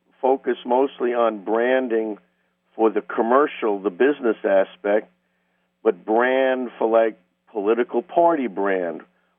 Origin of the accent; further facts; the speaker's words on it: New Rochelle, New York, United States; Pretty good, and I'm from New Rochelle.